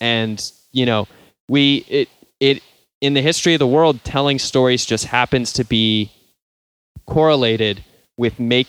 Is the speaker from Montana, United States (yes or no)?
yes; Montana, United States; I come from Montana, which is probably, you know, it can probably fairly be named the Great White North. Like, that state is almost 90% white.